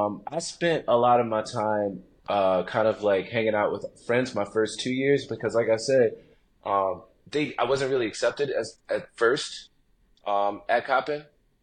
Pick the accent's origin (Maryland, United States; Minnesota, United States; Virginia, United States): Maryland, United States; Baltimore; Yeah, I'm from Baltimore, born and raised. I lived out in like the county area during my middle and high school years, but came back for college and then just kind of stayed here